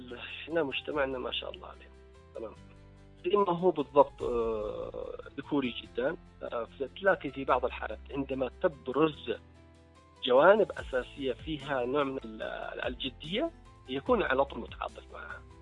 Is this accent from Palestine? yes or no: no; Yemen; هل في شبكات خاصة بدعم قيادات النساء مثلا عندنا في اليمن؟